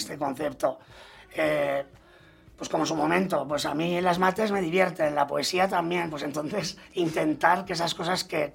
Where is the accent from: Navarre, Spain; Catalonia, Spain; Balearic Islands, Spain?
Catalonia, Spain; Barcelona; vengo de un barrio, soy del Raval, de Barcelona